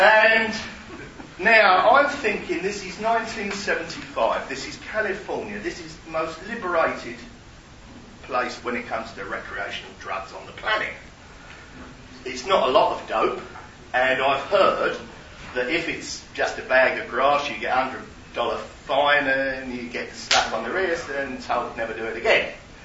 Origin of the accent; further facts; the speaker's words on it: Canvey Island, East of England, United Kingdom; Now, we're from Canby Island.